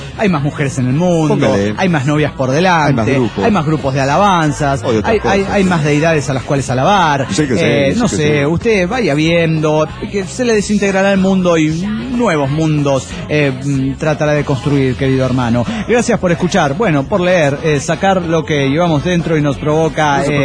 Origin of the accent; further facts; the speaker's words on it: Córdoba, Argentina; de Córdoba, Argentina.